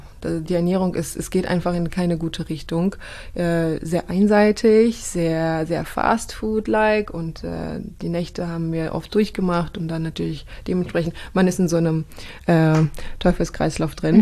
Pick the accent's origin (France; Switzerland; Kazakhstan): Kazakhstan; ich bin aufgewachsen in Kasachstan mit wirklich Bioqualität. Wir hatten 2 Gärten, eigenes Gemüse und Obst angebaut. Wir hatten unseren eigenen Bauernhof.